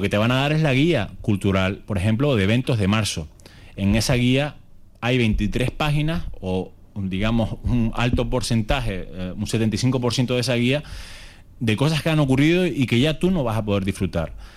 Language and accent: Spanish; Canary Islands, Spain; Los dos socios somos canarios y residentes en esta ciudad.